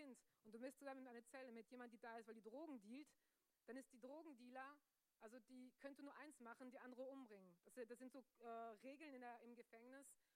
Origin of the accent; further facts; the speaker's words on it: Marseille, Provence-Alpes-Côte d'Azur, France; German is a second language; Wir sind nach Frankreich gezogen, als ich glaube 4 Jahre alt war oder so. Also ich bin in Marseille aufgewachsen, in Südfrankreich, in der Stadt, in der Großstadt. Und da in der Großstadt sind wir in der Altstadt aufgewachsen, da wo es eigentlich am kriminellsten war.